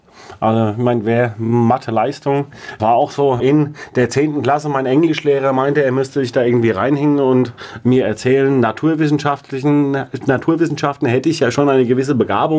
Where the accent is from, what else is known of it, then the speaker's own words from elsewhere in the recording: Mainz, Rhineland-Palatinate, Germany; Ich wohne im Moment jetzt in Hechtsheim mitten im Ort, aber ich bin im Weingut eben groß geworden, was zu meiner Kindheit noch deutlich außerhalb des Ortes war.